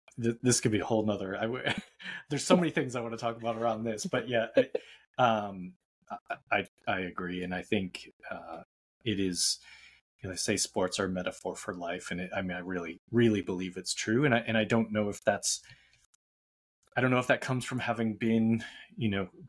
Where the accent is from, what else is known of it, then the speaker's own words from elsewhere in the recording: Boston, Massachusetts, United States; I'm from Boston